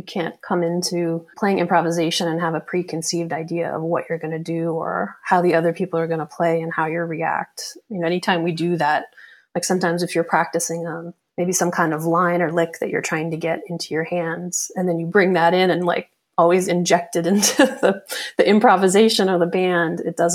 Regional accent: Calgary, Alberta, Canada; now in New York, United States; you know, I grew up in Calgary and went to school in Toronto for jazz piano. And then I moved to New York

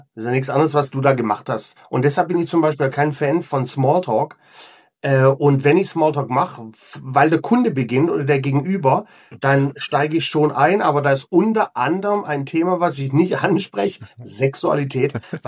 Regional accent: Munich, Bavaria, Germany; In München, in meiner alten Heimat.

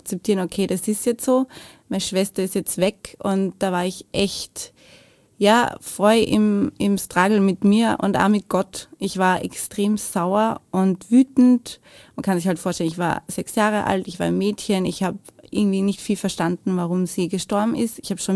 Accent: Lower Austria, Austria; also born or lived in Vienna; Also geboren bin ich in Wien, aber ich habe gelebt damals in der Nähe von Wien. Also Niederösterreich, aber fast in Wien.

